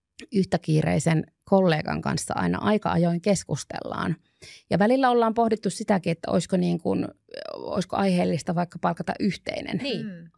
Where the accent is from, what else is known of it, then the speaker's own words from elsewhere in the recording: Oulu, North Ostrobothnia, Finland; mä oon Oulusta kotoisin, niin en tiedä, onko jotain semmoista pohjoissuomalaista kainostelua